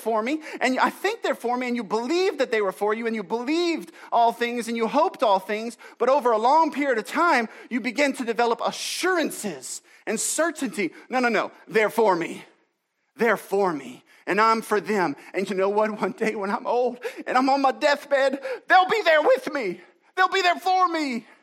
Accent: Louisiana, United States; Listen, I grew up in Acadiana, and I know what happens.

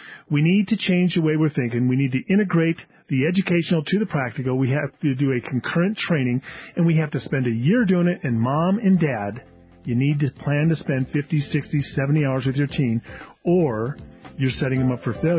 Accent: Los Angeles, California, United States; I grew up in Los Angeles myself, so I grew up around a 5-level interchange at the Interstate 5 and the 101

